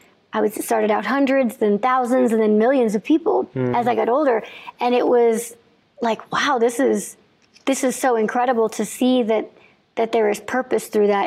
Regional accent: Illinois, United States; I grew up in Illinois and it was Virginia. So it was pretty far away and it was a big deal.

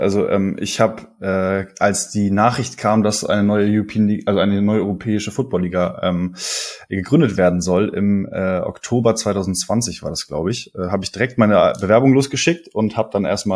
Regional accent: Kiel, Schleswig-Holstein, Germany; now in Hamburg, Germany; Ich komme ursprünglich aus Kiel, bin letztes Jahr nach Hamburg gezogen

